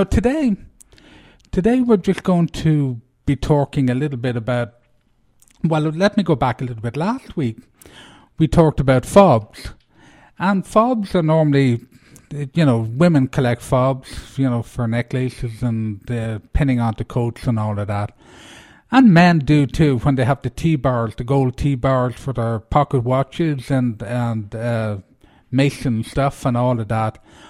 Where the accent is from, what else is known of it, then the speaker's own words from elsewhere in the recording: Ireland; Even though I'm Irish